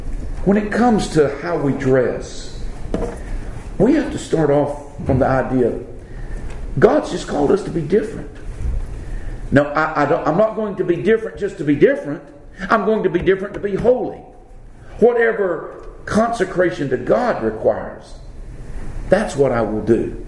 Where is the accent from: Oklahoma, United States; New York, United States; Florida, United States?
Florida, United States; accent: Southern; also born or lived in Alabama; I have a southern accent because I grew up in the South. I had southern parents. You know, I was born right across the line, South Alabama, grew up North Florida.